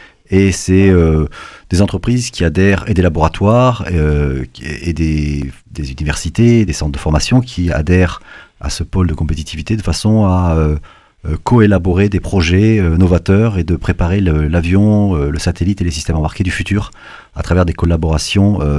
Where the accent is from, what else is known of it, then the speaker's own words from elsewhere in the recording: Paris, Île-de-France, France; born there; also born or lived in South Korea; Oui, je suis né à Paris